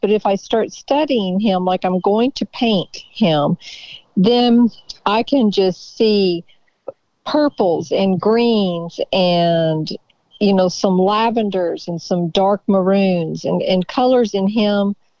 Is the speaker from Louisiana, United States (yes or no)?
no; Kerrville, Texas, United States; I don't know if it's the reason, but I was born cross-eyed, and I'm from Kerrville, Texas, a small town.